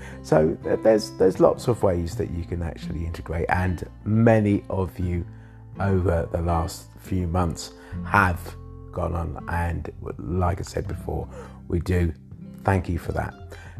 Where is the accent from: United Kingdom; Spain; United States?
United Kingdom; England; born there; And I'm saying, look, you know, I was born in England.